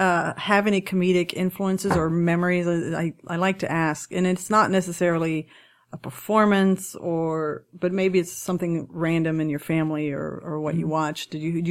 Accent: Burleson, Texas, United States

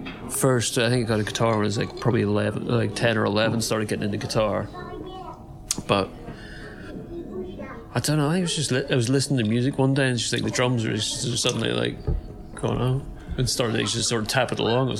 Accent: Northern Ireland, United Kingdom; coming from Northern Ireland

